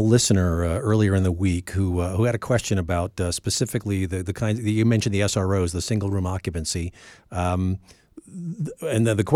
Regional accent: Levittown, New York, United States; Well, I'm from Levittown, so I know the area.

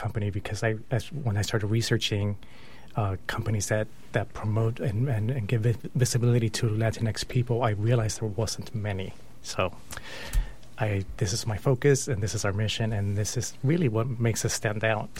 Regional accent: Hollywood, California, United States; So originally, because I grew up in Hollywood, I was really attracted to the film industry and all

